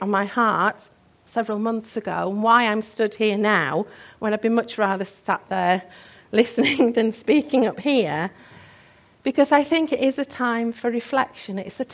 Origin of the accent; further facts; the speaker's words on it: Castleford, Yorkshire and the Humber, United Kingdom; So I grew up in and around Castleford